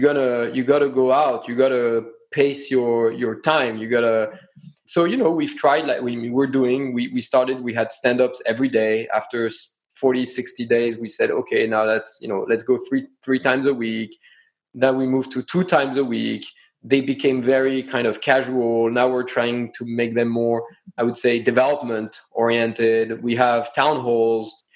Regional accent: France; accent: French; English is a second language; In France, the people are still in the office at 7. Like my French accent, I hope.

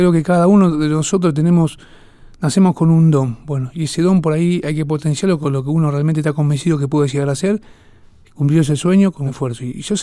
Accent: Isla Maciel, Buenos Aires Province, Argentina; also born or lived in Las Toscas; Sí, yo nací en Las Toscas, provincia de Santa Fe, más lindero hacia el Chaco. Al año y medio de vida mío, mis padres vinieron a Buenos Aires, precisamente a la Isla Maciel, en busca de un futuro mejor. Y bueno, fui creciendo ahí.

